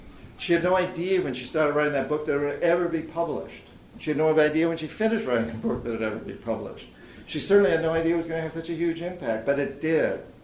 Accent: New Hampshire, United States; And I had no idea growing up in New Hampshire that the DDT we were spraying on the swamp behind my house

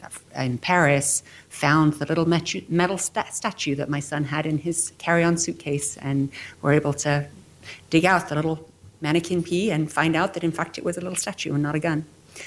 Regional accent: England, United Kingdom; I grew up in England during the IRA bombings. So that was back in the 60s and 70s

